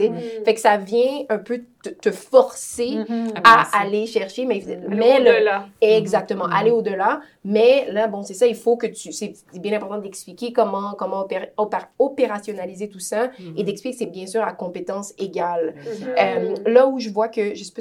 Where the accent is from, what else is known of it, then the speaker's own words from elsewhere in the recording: Quebec, Canada; Moi, la terre entière, c'est que je suis d'origine haïtienne. La terre entière, c'est aussi que je suis québécoise, canadienne.